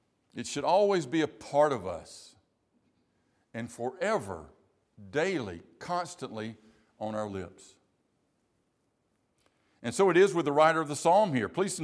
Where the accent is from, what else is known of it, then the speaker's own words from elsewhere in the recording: South Carolina, United States; I'm from South Carolina. Ain't gonna happen.